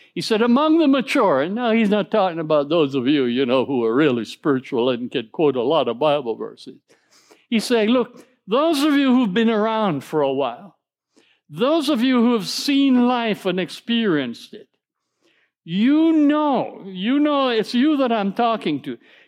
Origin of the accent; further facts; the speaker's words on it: Jamaica; now in Massachusetts, United States; We're from Jamaica. It's too cold up here in Massachusetts.